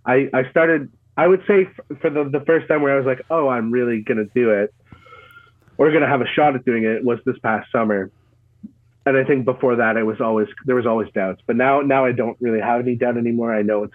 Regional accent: Ottawa, Ontario, Canada; I moved from Ottawa, Canada to Toronto. I'm from Ottawa in 2017.

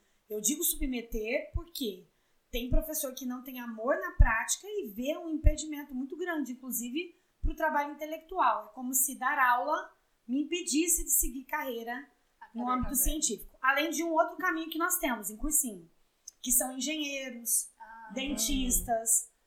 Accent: Franca, São Paulo, Brazil; E sou formada pela USP, trabalhei muitos anos em São Paulo, mas sou de Franca, regressei para cá

